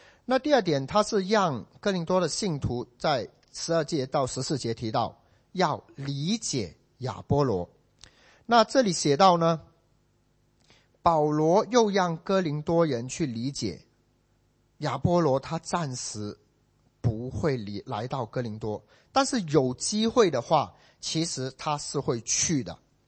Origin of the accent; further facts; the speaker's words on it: China; now in Singapore; 让我回到我的家乡可以为你做工，回到中国。